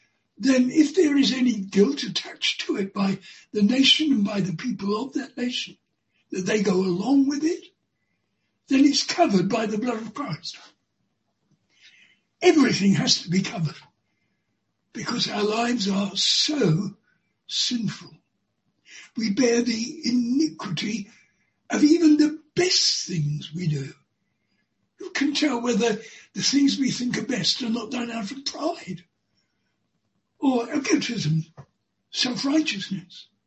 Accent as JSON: {"language": "English", "country": "United Kingdom", "said": "It may be there are sins about being British, like not putting murderers to death. And just by virtue of being British, we're guilty."}